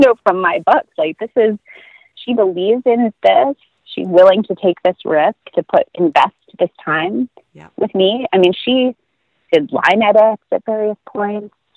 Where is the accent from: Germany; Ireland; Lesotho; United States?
United States; Cape Cod, Massachusetts; so I grew up in Cape Cod.